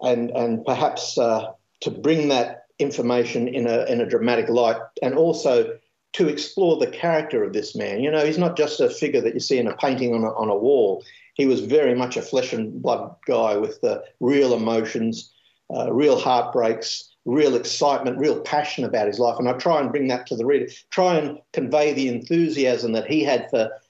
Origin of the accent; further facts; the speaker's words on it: Brisbane, Queensland, Australia; also born or lived in Ballarat; I went to high school in Brisbane. I was born in Ballarat and lived the first few years there, and I've still got many wonderful cousins and relatives down in, and aunties down in Ballarat. But I went to school in Brisbane